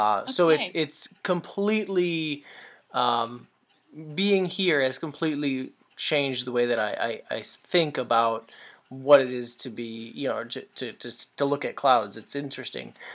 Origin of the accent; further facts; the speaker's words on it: Michigan, United States; now in Pennsylvania, United States; because I'm from Southeast Michigan, south of Detroit, where it's very flat. And growing up there, you know, obviously it's cloudy a lot